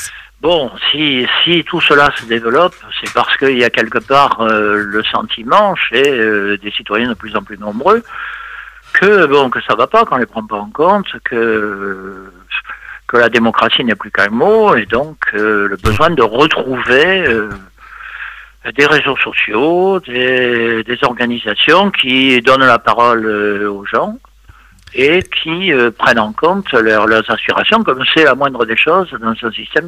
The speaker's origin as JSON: {"language": "French", "town": "Marseille", "region": "Provence-Alpes-Côte d'Azur", "country": "France", "said": "moi, je suis Marseillais, je suis resté Marseillais de cœur, alors vous voyez."}